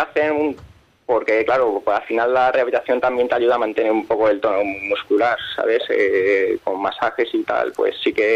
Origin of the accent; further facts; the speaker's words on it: Aranjuez, Community of Madrid, Spain; Bueno, yo soy de Aranjuez